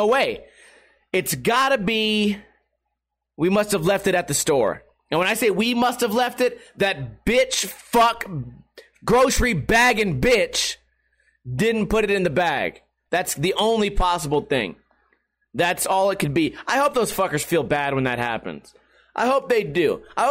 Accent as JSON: {"language": "English", "town": "Las Vegas", "region": "Nevada", "country": "United States", "tie": "born or raised there", "said": "Two people in the chat room right now are on a Vegas vacation. My hometown, the city that I live in, they're out here hanging out."}